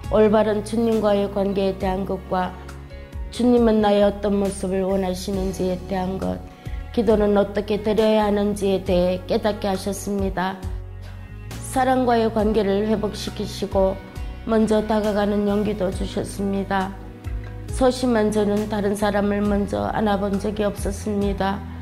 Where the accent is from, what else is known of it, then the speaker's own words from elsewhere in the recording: Gyeongju, North Gyeongsang, South Korea; now in Chuncheon, South Korea; 경북 경주가 고향인 저는 계속 그곳에서 살다가 5년 전에 한 번도 와본 적이 없는 춘천으로 이사를 오게 되었습니다.